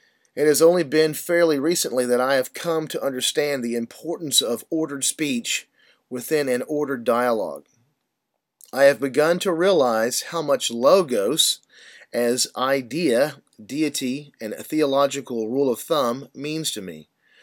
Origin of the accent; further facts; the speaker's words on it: United States; my wife is Chinese while I am an American